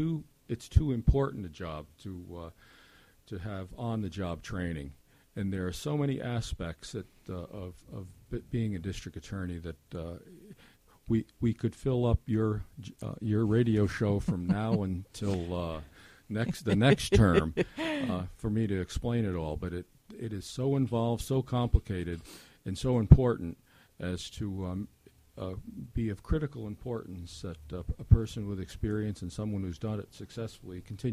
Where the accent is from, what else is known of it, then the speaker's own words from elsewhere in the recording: United States; And in fact, I grew up in Columbia County. I love Columbia County. I, in fact, live in the same town, live in the same house in which I grew up, like you, Holly.